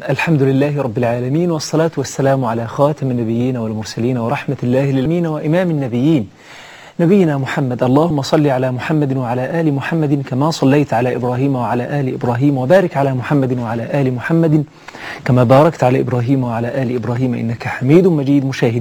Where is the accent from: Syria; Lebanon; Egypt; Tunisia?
Egypt; حينما أذهب أنا وأنا من مصر